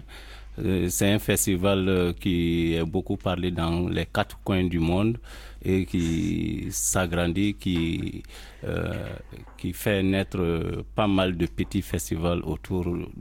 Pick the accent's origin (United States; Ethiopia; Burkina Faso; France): Burkina Faso; comme j'organise aussi un festival de contes et de musique chez moi au Burkina Faso